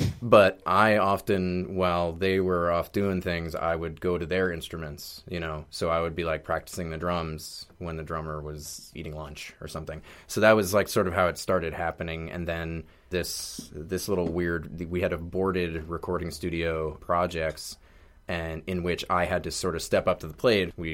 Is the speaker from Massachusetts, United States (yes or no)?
yes; Boston, Massachusetts, United States; now in Brooklyn, United States; Boston, and outside Boston, yeah. Suburban Boston.